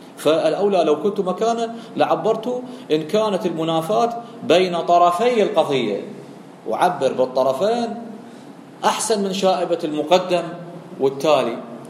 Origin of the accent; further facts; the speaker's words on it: Iraq; نحن عندنا بالعراق